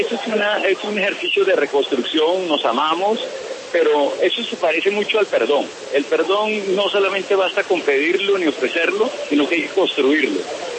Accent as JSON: {"language": "Spanish", "town": "Santa Marta", "region": "Magdalena", "country": "Colombia", "tie": "born there", "also_born_or_lived": "Bogotá", "said": "es un bogotano por adopción porque nací en Santa Marta."}